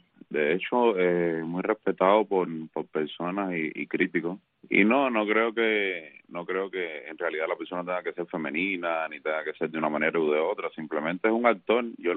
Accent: Cuba; moved away as an adult; also born or lived in Chile; now in United States; Nosotros salimos de Cuba hace 8 años y dejamos de hacer transformismo. Nos fuimos para Chile y trabajamos allá como 4 años. Y cuando llegamos acá a los Estados Unidos, hace unos 3 años

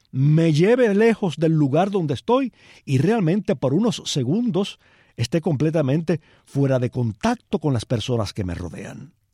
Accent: Palma Soriano, Santiago de Cuba, Cuba; Yo soy de Palma Soriano, si sería una frase regionalista, o si en toda Cuba se hablaba

